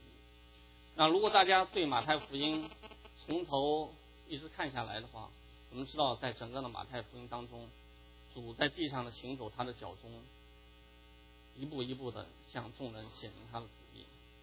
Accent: China; 我们从小在中国大陆生长，都在阶级斗争的这样一个环境里面

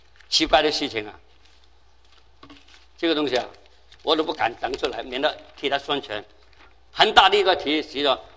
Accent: Guangzhou, Guangdong, China; 我就沾光了，我是广州来的

